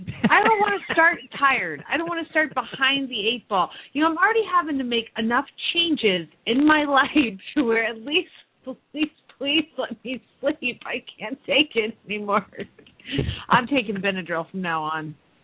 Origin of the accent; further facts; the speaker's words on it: Phoenix, Arizona, United States; from Phoenix, Arizona